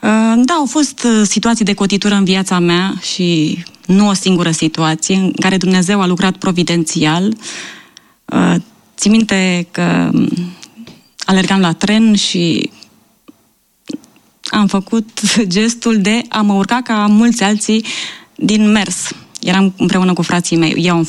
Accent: Slănic, Prahova, Romania; also born or lived in Ploiești; M-am născut în Ploiești, am copilărit în Slănic, Vărbilău, o comună de lângă Slănic.

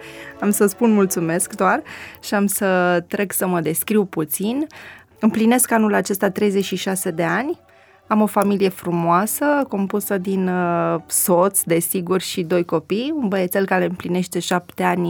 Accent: Mărgău, Cluj County, Romania; born there; Mărgău este un sat foarte mic și pitoresc din Munții Apuseni, de la Huiedin, care este un orășel mic între Cluj și Oradea. Se mai merge aproximativ 20 de kilometri până în Mărgău și m-am născut

